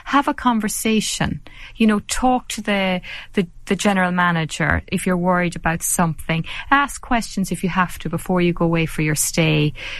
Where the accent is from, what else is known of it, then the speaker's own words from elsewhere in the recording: Ireland; And we're Irish people, we're used to doing that, so all of this is so foreign to us.